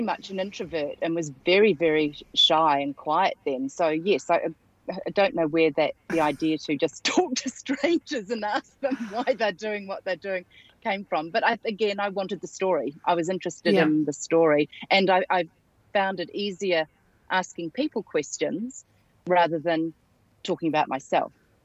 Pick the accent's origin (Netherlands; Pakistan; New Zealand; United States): New Zealand; I got my first thing published in what was then the Auckland Star when I was growing up in New Zealand.